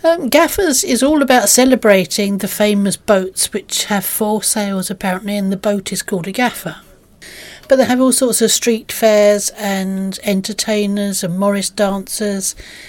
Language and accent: English; Freshwater, South East England, United Kingdom; I'm from Freshwater.